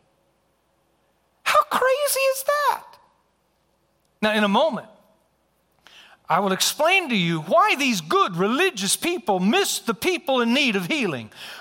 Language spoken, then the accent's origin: English; United States; I'm an American. I'm a citizen.